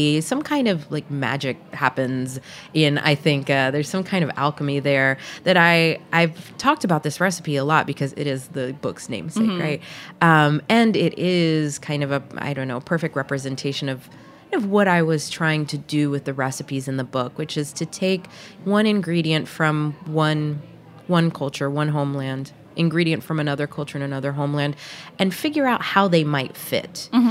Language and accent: English; the South, United States; particularly when I was growing up in the South, and would look at my American friends' pantries versus what was in my pantry